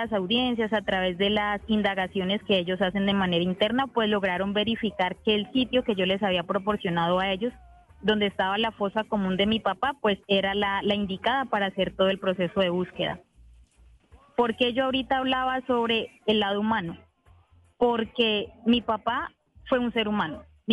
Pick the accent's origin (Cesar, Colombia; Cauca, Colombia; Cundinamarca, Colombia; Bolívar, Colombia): Cauca, Colombia; Caldono; soy indígena Nasa del Resguardo San Lorenzo de Caldono, al nororiente del departamento del Cauca.